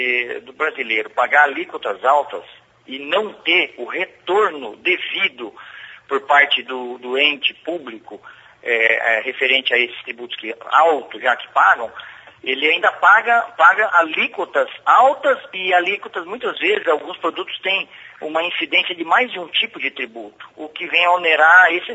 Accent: Brazil; partindo já para o campo como brasileiro em si

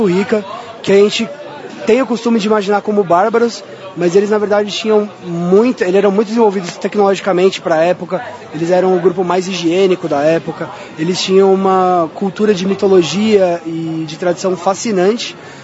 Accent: São Paulo, Brazil; a gente é lá de São Paulo para fazer

